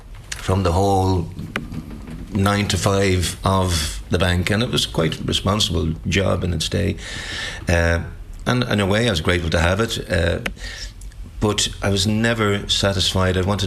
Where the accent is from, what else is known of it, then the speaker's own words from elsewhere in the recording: Dublin, Leinster, Ireland; I'm originally from Dublin. I was born in Inchicore in Dublin in 1960, showing my age